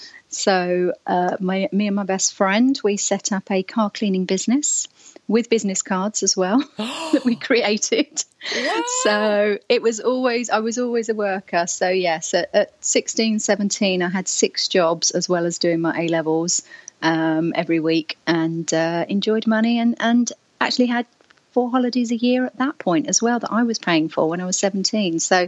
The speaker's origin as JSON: {"language": "English", "town": "Hemel Hempstead", "region": "East of England", "country": "United Kingdom", "tie": "born or raised there", "said": "So I grew up in Hemel Hempstead, went to the Hemel Hempstead School that was the old grammar school, did 10 O-levels, so I'm that last year of O-levels, I'm that old"}